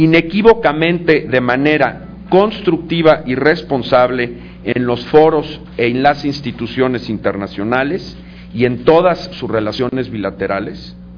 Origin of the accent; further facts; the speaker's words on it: Mexico; Naturalmente, lo que nos ocupa como mexicanos